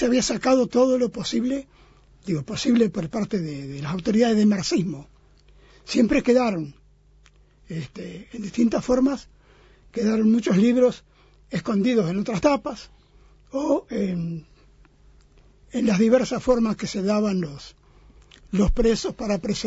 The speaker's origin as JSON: {"language": "Spanish", "region": "Durazno", "country": "Uruguay", "tie": "born or raised there", "said": "cuartel de Durazno, de donde soy nativo"}